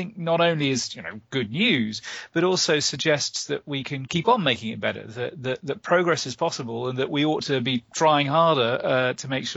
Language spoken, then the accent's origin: English; United Kingdom; moved away as an adult; now in United States; I was born and bred in Britain, and then moved to the States for graduate school about 20-some-odd years ago.